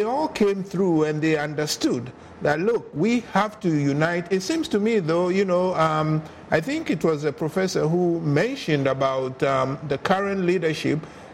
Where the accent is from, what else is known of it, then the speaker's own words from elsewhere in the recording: Accra, Greater Accra, Ghana; I mean, it was a privilege growing up in Accra at the time